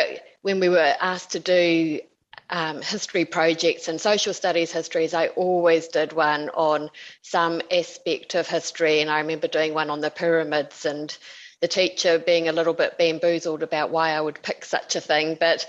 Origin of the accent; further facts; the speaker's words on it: Auckland, New Zealand; No, I am from Auckland